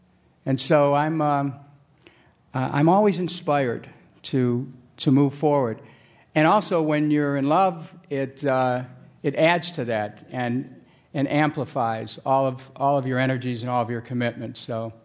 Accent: Cleveland, Ohio, United States; I want to go back to those forces that shaped me growing up in Cleveland

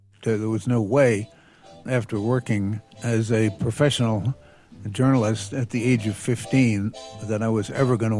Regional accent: Pekin, Illinois, United States; My first job, at the age of 15, I was sports editor of my hometown newspaper, the Pekin, Illinois Daily Times.

